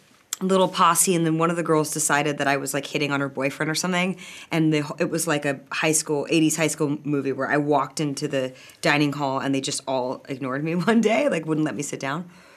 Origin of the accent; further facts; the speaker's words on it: Los Angeles, California, United States; I went to a private school, and yes, I grew up in Bel Air